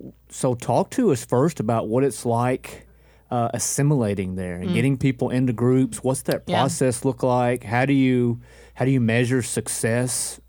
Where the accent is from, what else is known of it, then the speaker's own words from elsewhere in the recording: Hopkinsville, Kentucky, United States; I grew up in Hopkinsville.